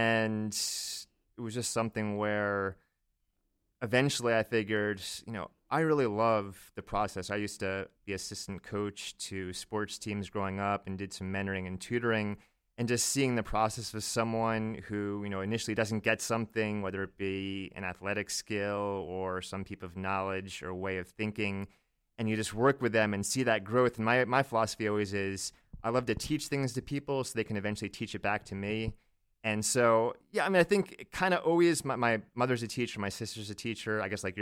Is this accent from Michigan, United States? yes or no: no; Virginia Beach, Virginia, United States; Yeah, I grew up in Virginia Beach, so southeastern Virginia, about 15 minutes away from the shore.